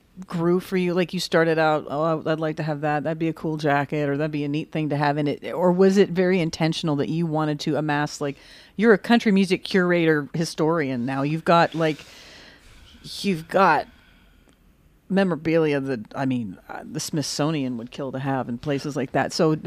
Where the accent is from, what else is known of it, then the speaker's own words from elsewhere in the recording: Medicine Hat, Alberta, Canada; another place that you went with … was my hometown in Medicine Hat's first show I ever saw.